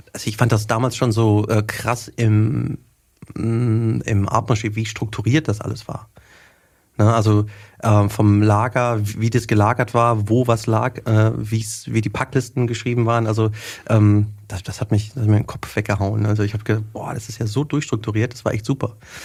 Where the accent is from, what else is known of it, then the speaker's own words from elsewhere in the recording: Wetter, Germany; sodass ich bei uns zu Hause quasi in Wetter, wo ich herkomme, im Krankenhaus habe ich das gemacht